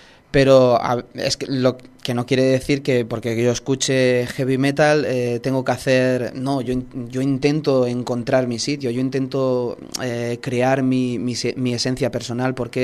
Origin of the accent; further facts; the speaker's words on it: Jumilla, Region of Murcia, Spain; y alrededores, es cierto, sí. Porque me siento muy arropado en todo lo que es mi tierra y alrededores